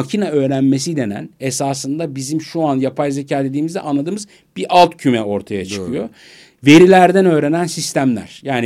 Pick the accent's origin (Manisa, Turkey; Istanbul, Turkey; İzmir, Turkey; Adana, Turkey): Istanbul, Turkey; born there; 1972 İstanbul doğumluyum.